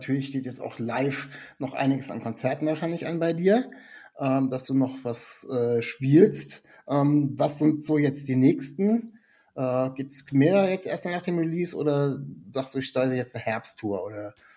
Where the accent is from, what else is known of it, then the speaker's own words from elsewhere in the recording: Bremen, Germany; Kommt ihr irgendwie Richtung Bremen? Das frage ich immer, weil ich bin aus der Gegend.